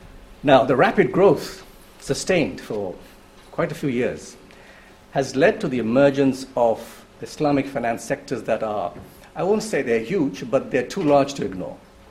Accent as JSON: {"language": "English", "country": "Bangladesh", "said": "I'm from Bangladesh."}